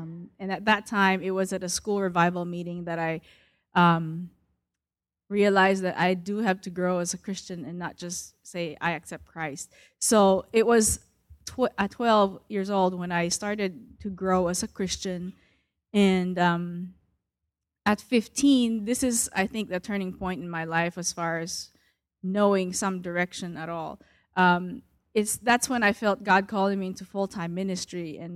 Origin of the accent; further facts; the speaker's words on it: Philippines; born there; I was born in the Philippines to Chinese parents, and I think the biggest open door for me is actually being born into a Christian family, because my ancestors were Buddhist from both sides of my family.